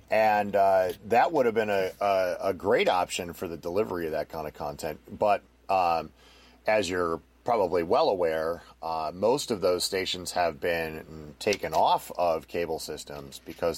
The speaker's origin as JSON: {"language": "English", "region": "Wisconsin", "country": "United States", "said": "I'm from Wisconsin originally, as you guys know"}